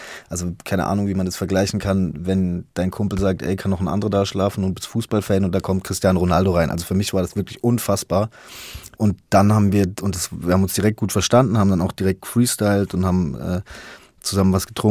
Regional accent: Haslach, Baden-Württemberg, Germany; also ich komme aus Haslach

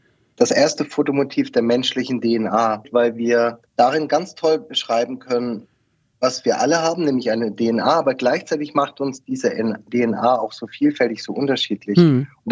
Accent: Esslingen am Neckar, Baden-Württemberg, Germany; also born or lived in Berlin; Ich entstamme ja Esslingen am Neckar, also bin direkt Grund der Nachbarschaft von Stuttgart und Ludwigsburg.

